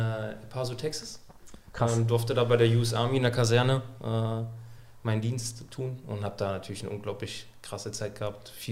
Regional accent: Saxony-Anhalt, Germany; ich komme eigentlich aus dem Raum Magdeburg und habe mein Abitur gemacht, ganz normal.

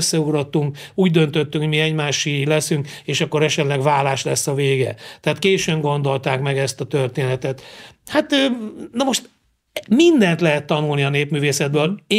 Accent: Szikszó, Borsod-Abaúj-Zemplén, Hungary; born there; és ugye Szikszón születtem, és ott volt egy néptánccsoport is

